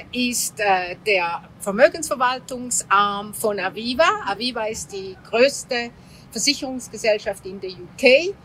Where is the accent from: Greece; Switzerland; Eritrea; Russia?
Greece; im Süden, wo ich ja als Griechin herkomme, die Feuerbrunst.